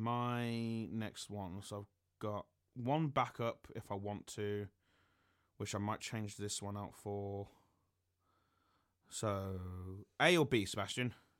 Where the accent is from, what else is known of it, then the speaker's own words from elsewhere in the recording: England, United Kingdom; which as an Englishman, I was just laughing